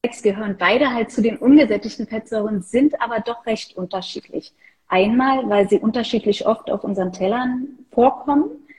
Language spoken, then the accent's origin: German; Berlin, Germany; Ansonsten bin ich Berlinerin. Ich bin in Berlin geboren, arbeite hier, wohne hier